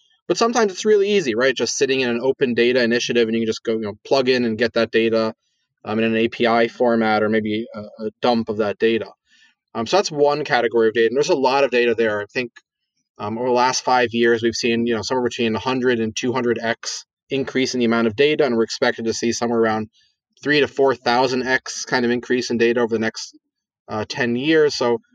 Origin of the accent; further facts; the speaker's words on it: New York, United States; also born or lived in Providence / Israel; So I grew up in Israel, but I was originally from the States, originally from Providence, grew up in New York, then Israel, finally came back to the States.